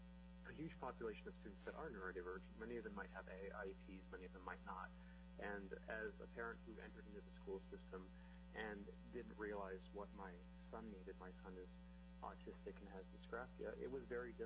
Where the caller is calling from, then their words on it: Anchorage, Alaska, United States; I'm calling in from Anchorage, and I'm calling as a parent of a child in the Anchorage School District